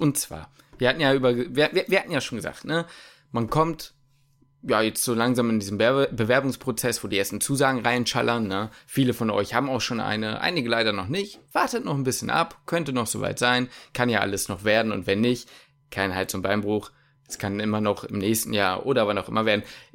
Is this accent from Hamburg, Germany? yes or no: yes; Hamburg, Germany; now in Magdeburg, Germany; ich komme aus Hamburg, ich bin sehr zufrieden hier.